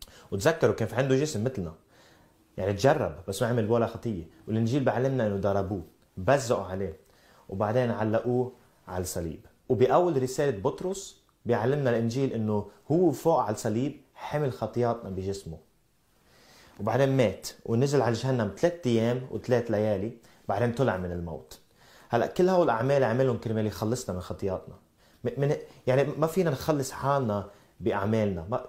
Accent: Sweden; وأنا من السويد.

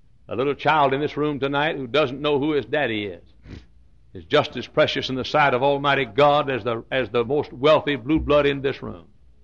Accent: United States; I'm grateful tonight, as I said a while ago, and I'm winding down toward the end, but I'm grateful tonight that I'm an American.

